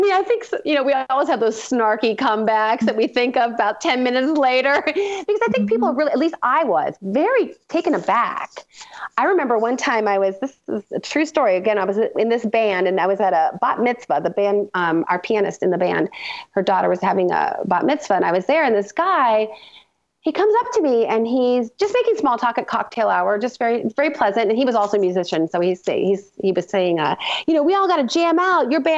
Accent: Ohio, United States; And now I'm bringing it back to my home state. I was born and raised in Ohio

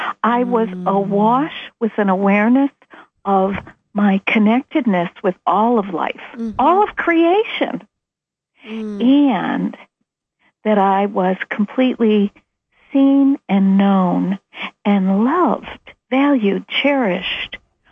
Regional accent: Midwest, United States; you know, I'm from the Midwest.

